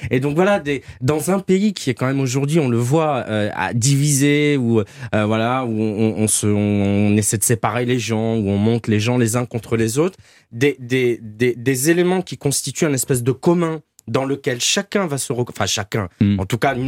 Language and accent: French; Avignon, Provence-Alpes-Côte d'Azur, France; Regardez, je viens d'Avignon, je connais les électeurs du Rassemblement National.